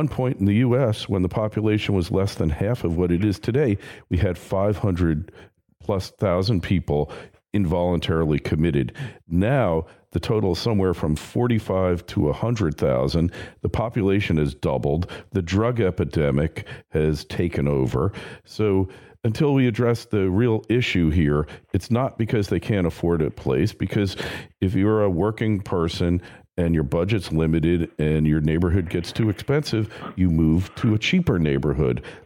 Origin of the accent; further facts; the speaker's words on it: New York, United States; I'm a New Yorker. I think we're experts in homelessness, probably more than any sociologist.